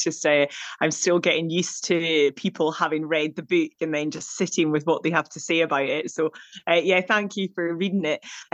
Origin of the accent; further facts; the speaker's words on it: Scotland, United Kingdom; I'm from the Highlands of Scotland. So I have plenty, like we always had plenty of rivers to swim in, you know, close to the sea, close to mountains